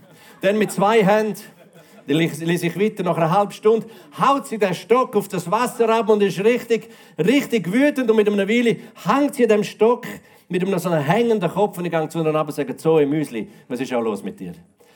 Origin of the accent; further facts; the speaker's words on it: Graubünden, Switzerland; Vor Jahren in meinem Kanton Graubünden, wo ich aufgewachsen bin, haben die Leute Frechheit gehabt.